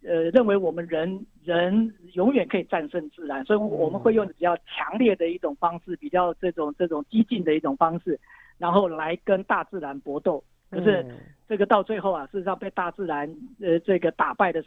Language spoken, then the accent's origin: Chinese; Taiwan; 日本他们很多的观念跟我们台湾人基本上是不一样